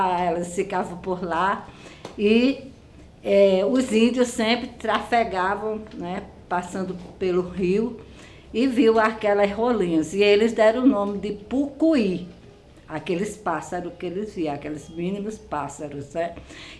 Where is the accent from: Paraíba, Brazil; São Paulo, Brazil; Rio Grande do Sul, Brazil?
Paraíba, Brazil; Picuí; E Picuí é a minha terra.